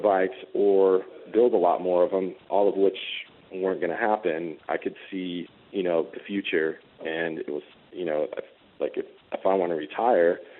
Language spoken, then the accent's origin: English; San Rafael, California, United States; Well, I grew up in San Rafael, which is down in Marin County.